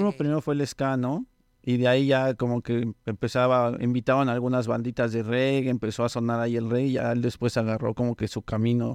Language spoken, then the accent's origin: Spanish; Cuautitlán Izcalli, State of Mexico, Mexico; Te comento porque igual me identifico, yo soy de Izcalli. Y en ese entonces también Izcalli era como que pequeñito.